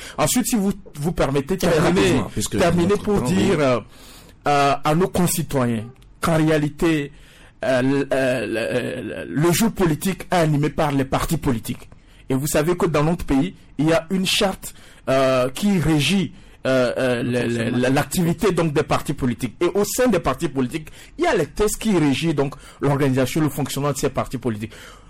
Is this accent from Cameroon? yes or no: no; Togo; Et puisque nous sommes des Togolais, et puisque tout ce qui se passe sur le territoire togolais, nous concerne tous